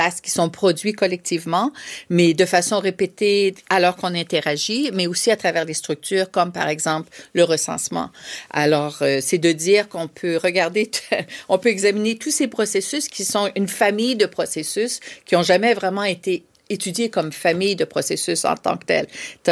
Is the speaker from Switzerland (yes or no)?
no; Ontario, Canada; je suis canadienne, comme vous pouvez l'entendre. Et 2 heures au nord d'Ottawa, où j'ai grandi, il y a des Premières Nations.